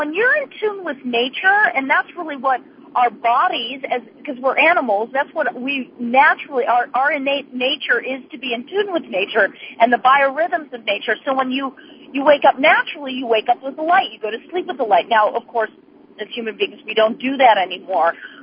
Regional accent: Idaho, United States; Well, I think that, you know, it comes mostly because, number one, I grew up in Idaho, and I let nature talk.

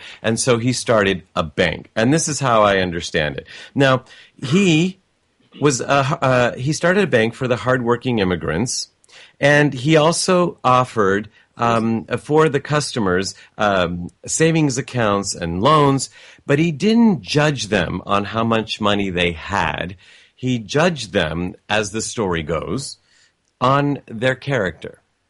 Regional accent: United States; born there; maybe I know this because I was born in America, and I was born Italian-American, but I knew growing up of a man named Amadeo Giannini, maybe because I also grew up in a neighboring city.

